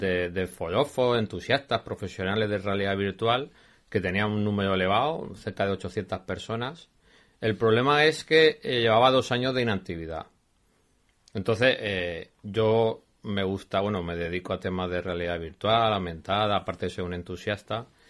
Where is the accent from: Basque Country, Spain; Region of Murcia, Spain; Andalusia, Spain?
Region of Murcia, Spain; Cartagena; now in Valencia, Spain; yo ya soy medio valenciano, yo soy de Cartagena, pero llevo media vida aquí.